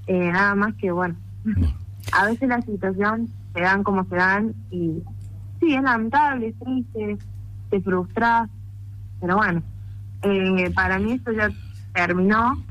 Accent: Villa Dolores, Córdoba, Argentina; Yo nunca salí de la ciudad de Villa Dolores.

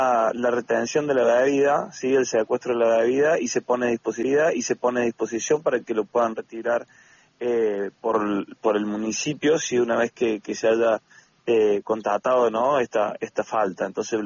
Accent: Argentina; somos argentinos

